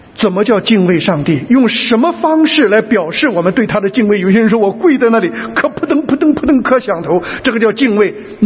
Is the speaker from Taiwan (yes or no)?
no; China; 我是中国人，穿西装。